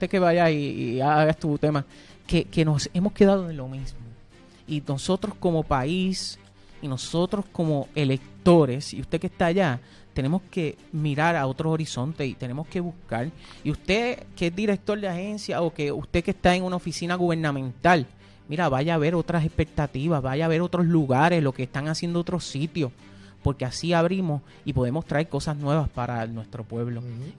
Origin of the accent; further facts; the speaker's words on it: Lares, Puerto Rico; Como puertorriqueños y como lareños. Estamos en lo mismo.